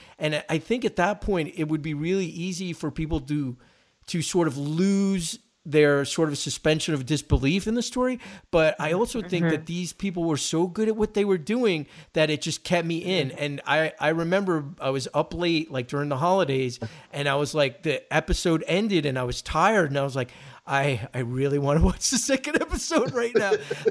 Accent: East Coast, United States; I'm sorry, we're all from the East Coast.

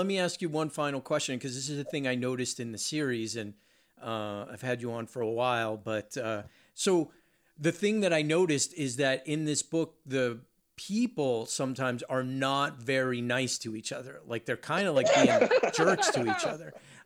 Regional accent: New Jersey, United States; also born or lived in New York; I mean, I'm originally from Jersey and New York, and New York gets like a bad rap.

